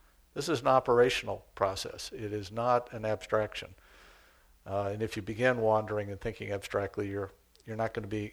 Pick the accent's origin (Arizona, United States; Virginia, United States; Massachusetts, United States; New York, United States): Arizona, United States; I'm from Arizona. We just had 1 million acres burn.